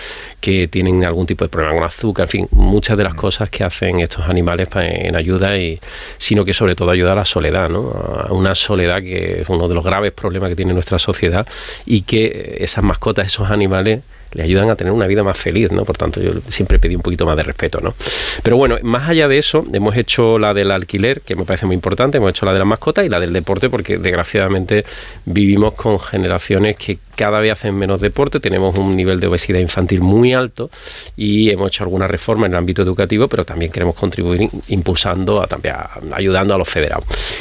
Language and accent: Spanish; Barcelona, Catalonia, Spain; born there; casi un millón de catalanes de origen andaluz, entre ellos yo nací en Barcelona, mi padre trabajó allí durante muchos años